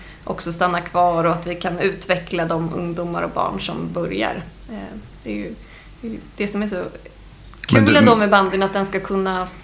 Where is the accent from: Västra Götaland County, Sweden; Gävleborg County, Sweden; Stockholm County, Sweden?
Gävleborg County, Sweden; Edsbyn; de hade hört att jag kom från Edsbyn